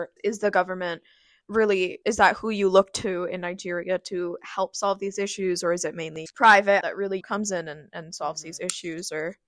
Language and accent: English; India; and I'm from India